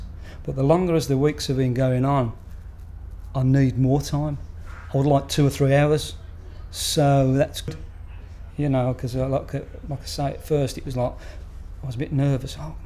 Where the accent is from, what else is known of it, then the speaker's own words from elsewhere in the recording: Birmingham, West Midlands, United Kingdom; I'm 54, and I'm from Birmingham.